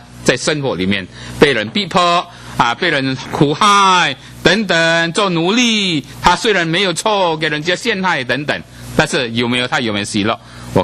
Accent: China; 我们中国人以前人都被卖到什么南洋去做卖猪仔的什么

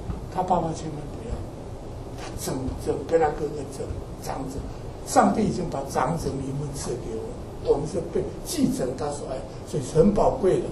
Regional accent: China; 收养在我们中国人次等儿子嘛

